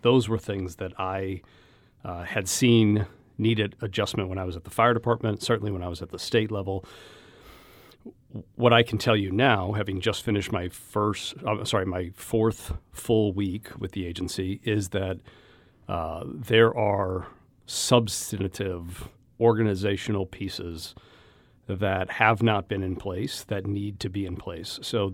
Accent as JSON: {"language": "English", "town": "St. Louis", "region": "Missouri", "country": "United States", "tie": "born or raised there", "said": "as soon as I had the opportunity to come back to St. Louis and work for my hometown fire department, I jumped on the chance"}